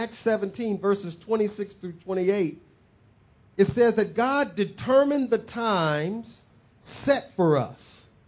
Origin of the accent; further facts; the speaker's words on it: Saginaw, Michigan, United States; My hometown, Saginaw, Michigan. When I was running around Saginaw, Michigan as a kid